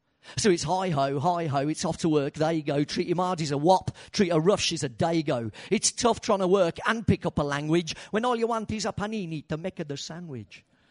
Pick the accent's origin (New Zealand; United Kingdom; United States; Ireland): United Kingdom; Birmingham, West Midlands; born there; My folks are Italian. I was born in Birmingham, which is why I speak like this.